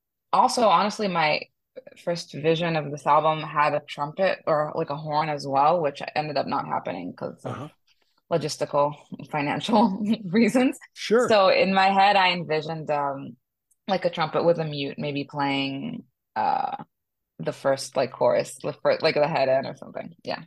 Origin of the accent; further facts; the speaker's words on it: Israel; I'm from Israel.